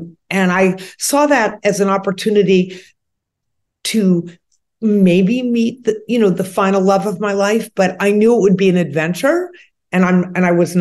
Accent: Boston, Massachusetts, United States; I'm from Boston. I'm a Yankee at heart.

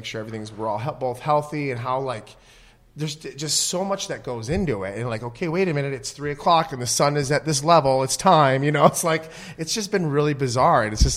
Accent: Midwest, United States; I'm from the Midwest.

